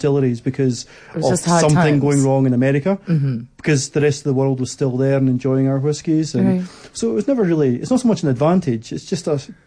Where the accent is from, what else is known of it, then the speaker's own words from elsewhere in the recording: Campbeltown, Scotland, United Kingdom; That's what actually caused the distilleries in my hometown of Campbelltown to close.